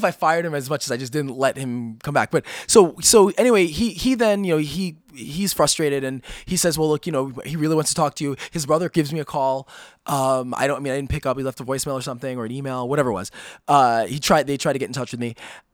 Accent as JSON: {"language": "English", "region": "New York", "country": "United States", "said": "I'm from New York."}